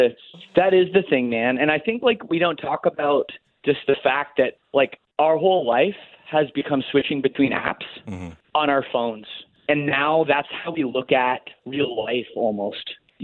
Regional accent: Canada; No, I mean, I'm Canadian

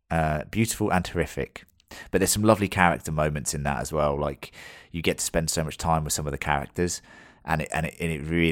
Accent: United Kingdom; Dunkirk, being British, just makes me cry my eyes out every time at the end.

